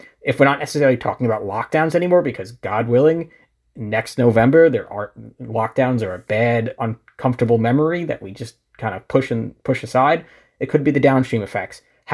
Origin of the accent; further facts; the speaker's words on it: New York, United States; Yeah, so I'll exclude my home state of New York.